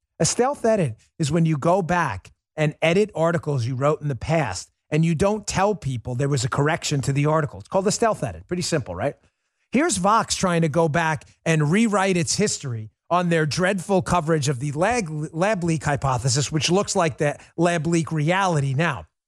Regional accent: New York, United States; by the way, I grew up in New York.

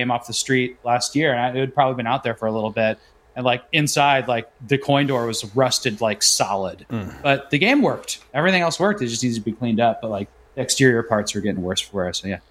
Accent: Arizona, United States; There was an FAO Schwartz where I grew up in Arizona, and it was amazing.

